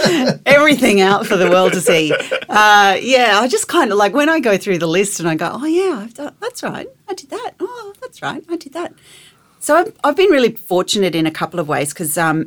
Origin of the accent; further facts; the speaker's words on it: Maryborough, Queensland, Australia; I lived in Maryborough. I grew up in Maryborough in Queensland, and there wasn't a whole lot of professional work in Maryborough